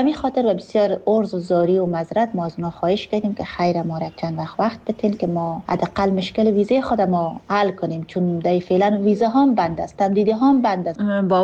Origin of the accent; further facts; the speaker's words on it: Afghanistan; وقتی که فهمید که من افغان هستم